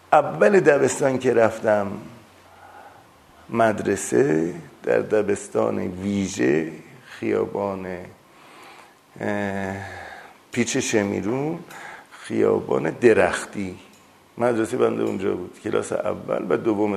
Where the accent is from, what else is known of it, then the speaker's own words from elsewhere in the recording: Tehran, Tehran Province, Iran; born there; first language Azerbaijani; من متولد تهرانم اما تو خانواده ما ترکی صحبت میگردم